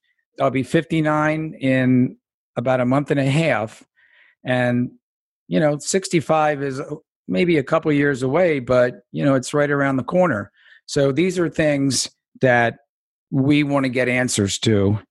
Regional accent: Baltimore, Maryland, United States; I'm a Ravens fan. I'm from Baltimore

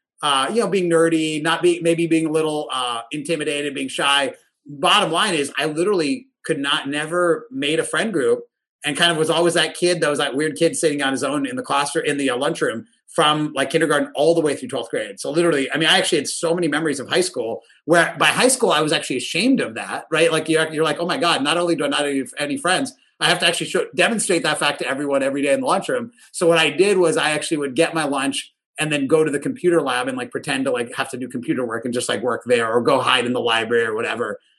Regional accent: Pittsburgh, Pennsylvania, United States; So for me, so I grew up in Pittsburgh.

